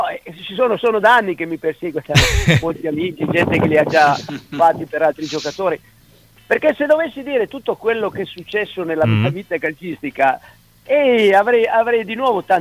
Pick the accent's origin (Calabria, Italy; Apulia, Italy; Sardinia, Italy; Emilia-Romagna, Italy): Sardinia, Italy; io sono nato in Sardegna, in un paesino, una città, un paesino